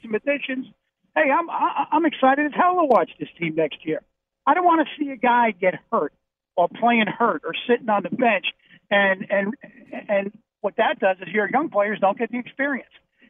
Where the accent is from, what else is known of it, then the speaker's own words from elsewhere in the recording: New York, United States; And he's the only one I follow from the Nets, because I'm a New Yorker.